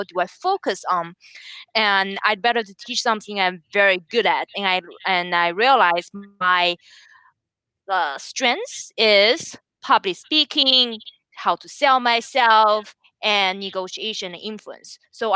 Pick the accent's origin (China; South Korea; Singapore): China; English is a second language; now in United States; So the $800 was linked to another bigger story regarding why I moved here. And originally, I came from China.